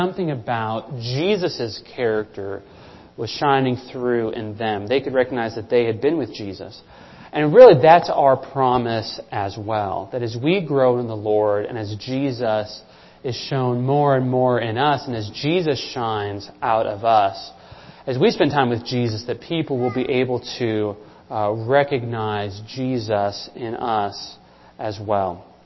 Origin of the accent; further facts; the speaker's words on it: Minnesota, United States; I know growing up in Minnesota that, you know, we looked down on Wisconsin people.